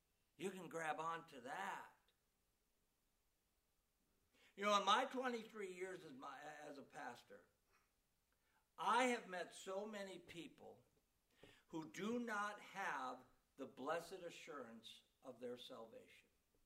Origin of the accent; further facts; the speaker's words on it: Wisconsin, United States; I'm proud that I grew up in Wisconsin. I'm proud I'm a cheesehead.